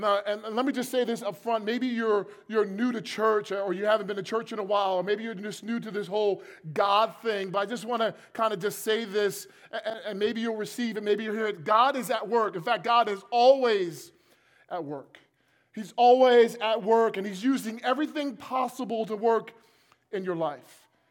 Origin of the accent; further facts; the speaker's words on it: New Jersey, United States; And I'm from New Jersey, and New Jersey drivers are a little bit more aggressive than anyone else in the country.